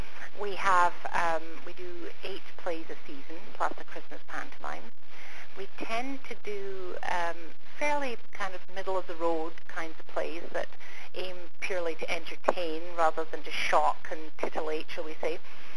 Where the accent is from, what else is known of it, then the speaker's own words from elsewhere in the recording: Scotland, United Kingdom; I'm from Scotland, so even though I've got a good ear for dialect myself, the sounds might not be quite as good coming out of my mouth as they are coming out of hers.